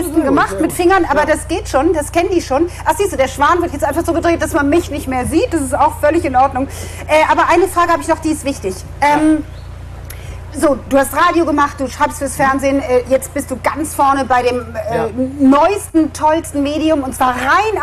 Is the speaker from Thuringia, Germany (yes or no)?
no; Hamburg, Germany; das als Hamburgerin